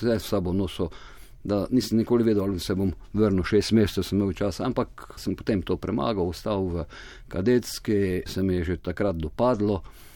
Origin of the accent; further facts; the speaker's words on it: Velika Polana, Mura, Slovenia; Rojen sem v Veliki Polane, v manjši družini imel sem samo eno sestro.